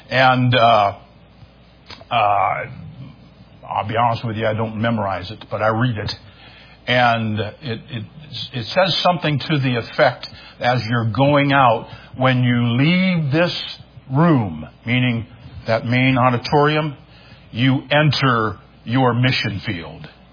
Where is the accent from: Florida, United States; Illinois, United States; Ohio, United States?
Ohio, United States; now in New York, United States; I am now no longer an Ohioan. I am a New Yorker. I've spent more time here than I have anywhere.